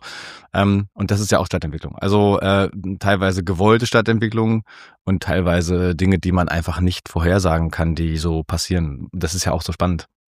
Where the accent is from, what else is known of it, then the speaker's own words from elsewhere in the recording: Berlin, Germany; also born or lived in Brandenburg, Germany; ich bin zwar in Brandenburg geboren, aber ich lebe mein ganzes Leben schon in Berlin mit so ein paar Abstechern nach Hamburg und Düsseldorf und Karlsruhe.